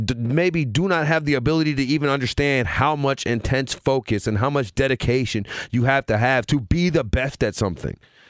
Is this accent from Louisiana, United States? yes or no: yes; Louisiana, United States; I grew up in Louisiana. All we watched was football.